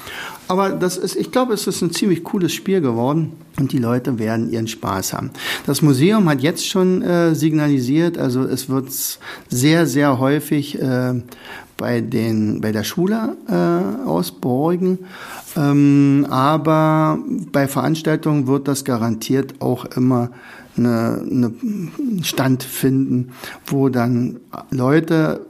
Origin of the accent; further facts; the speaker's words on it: Oderberg, Brandenburg, Germany; born there; now in Rauen, Germany; da wo ich ja hingezogen bin, ich bin ja gebürtiger Oderberger, bin nach Rauen gezogen